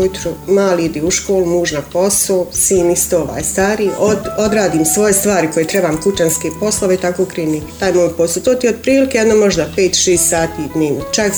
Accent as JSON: {"language": "Bosnian", "town": "Zenica", "region": "Zenica-Doboj Canton", "country": "Bosnia & Herzegovina", "tie": "born or raised there", "also_born_or_lived": "Bihać", "said": "Tu smo živjeli 9-10 godina, tako da smo odselili u Bihać 10 godina. Iz Bihaća smo se vratili 2010. u Zenici, tu smo."}